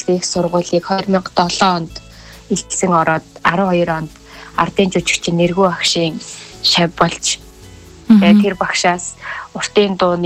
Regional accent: Myangad, Khovd, Mongolia; А би бол Монголын баруун хязгаарт байдаг Ховд аймагт төрж өссөн.

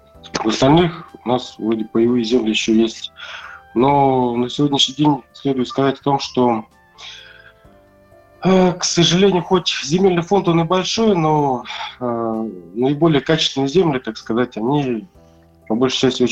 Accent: Belozersk, Buryatia, Russia; also born or lived in Tomsk; Ну, родом я с Джидинского района, села Белозерск. Родился в селе Белозерск, закончил там школу, дальше уехал в город, учился в Томском государственном университете.

